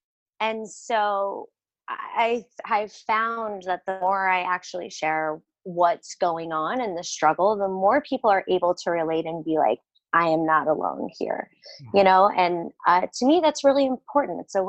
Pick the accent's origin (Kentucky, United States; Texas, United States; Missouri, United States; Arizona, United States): Missouri, United States; But I grew up in a small town in Missouri, like south of St. Louis.